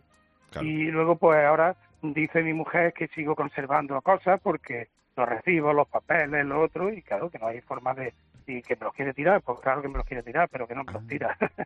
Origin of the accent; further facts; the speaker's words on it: Andújar, Andalusia, Spain; now in Navarre, Spain; yo hice una mudanza desde mi pueblo, que es Andújar, le hicimos a Navarra